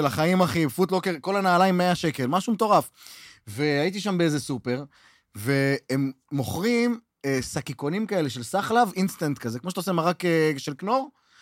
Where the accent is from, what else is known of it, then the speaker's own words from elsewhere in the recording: Egypt; אני מצרי בכלל